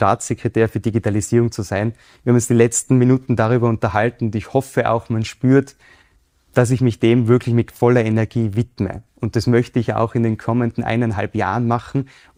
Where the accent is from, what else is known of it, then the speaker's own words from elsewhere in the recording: Innsbruck, Tyrol, Austria; Ich bin in Innsbruck aufgewachsen.